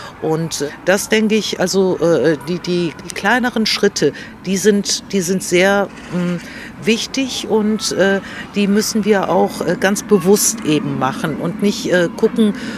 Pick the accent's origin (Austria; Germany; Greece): Greece; Ich komme ja aus Griechenland